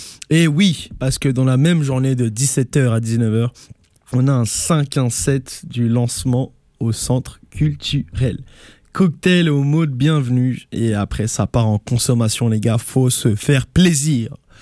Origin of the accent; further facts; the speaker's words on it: France; je viens de France, j'ai un permis d'études.